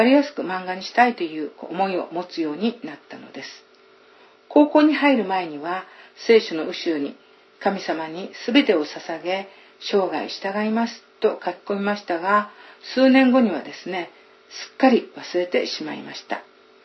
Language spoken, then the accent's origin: Japanese; Seto, Aichi, Japan; 私は将棋で有名な藤井聡太四段の住んでいる愛知県瀬戸市出身です。